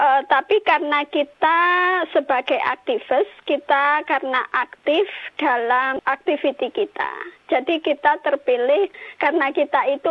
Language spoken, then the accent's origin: Indonesian; Indonesia; saya dari Indonesia.